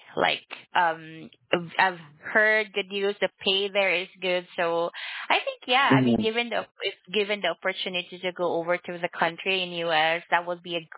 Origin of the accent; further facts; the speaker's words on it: Philippines; No, I'm from the Philippines.